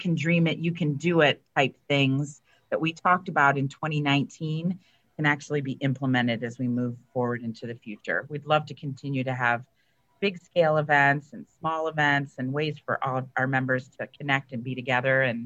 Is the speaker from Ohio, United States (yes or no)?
yes; Maumee, Ohio, United States; Yeah, he's from Waterville. I'm from Maumee.